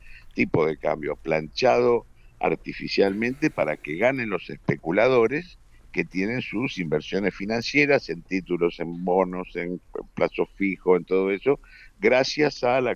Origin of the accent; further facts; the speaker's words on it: Argentina; mostrando que éramos incapaces como argentinos